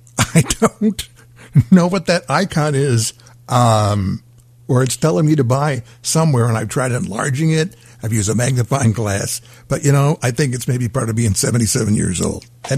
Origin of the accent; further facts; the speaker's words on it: Midwest, United States; We're both the same age, and I was raised in the Midwest.